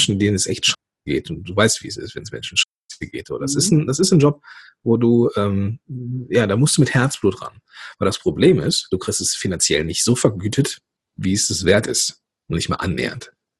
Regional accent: North Rhine-Westphalia, Germany; born there; now in Langenfeld, Germany; bin hier geboren im Dreistromland zwischen dem Rheinland, dem Ruhrgebiet und dem Niederrhein. Und ich glaube, ich habe die besten Anteile aus den jeweiligen Bereichen mitgenommen, wohne jetzt hier zwischen Düsseldorf und Leverkusen in Langenfeld und ja, bin der Liebe wegen irgendwann hier hingezogen.

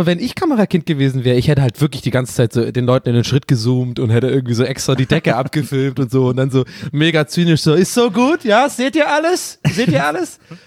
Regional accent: Tübingen, Baden-Württemberg, Germany; So bei uns in Tübingen war das so.

